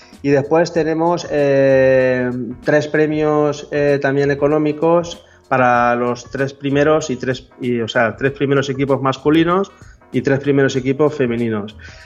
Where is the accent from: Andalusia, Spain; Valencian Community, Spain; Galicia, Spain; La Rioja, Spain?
Valencian Community, Spain; Massamagrell; yo soy de aquí de Massamarell. Massamarell está a 11 kilómetros de Valencia.